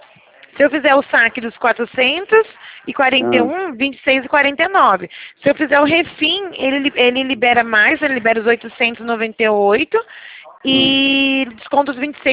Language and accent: Portuguese; São Gonçalo, Rio de Janeiro, Brazil; born there; now in São Paulo, Brazil; Eu nasci em São Gonçalo, mas eu moro já no estado de São Paulo já há alguns anos.